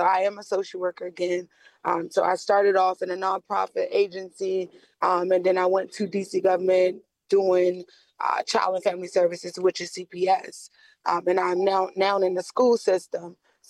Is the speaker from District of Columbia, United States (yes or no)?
yes; Washington, District of Columbia, United States; So again, I am also born and raised in Washington, D.C., Washingtonian.